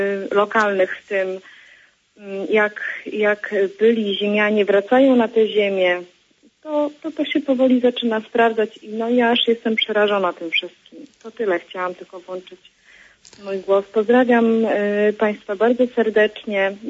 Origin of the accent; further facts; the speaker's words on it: Warmian-Masurian Voivodeship, Poland; bo jak obserwuję to wszystko, bo wychowałam się na Mazurach i widzę, jak rozkradane są nasze ziemie